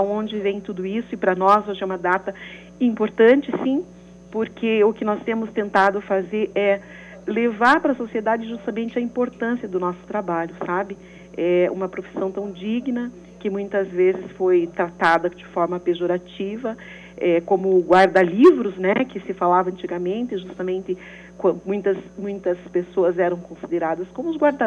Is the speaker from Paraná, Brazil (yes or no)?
yes; Maringá, Paraná, Brazil; born there; Maringá, norte do Paraná.